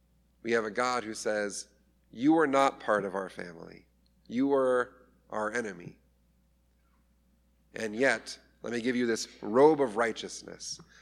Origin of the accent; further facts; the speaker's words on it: Scotland, United Kingdom; now in California, United States; See, I'm also a Californian, not just a Scotsman.